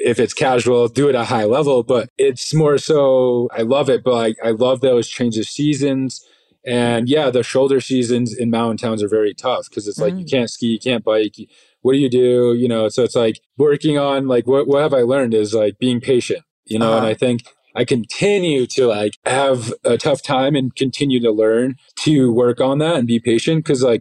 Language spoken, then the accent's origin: English; East Coast, United States; You know, I grew up on the East Coast.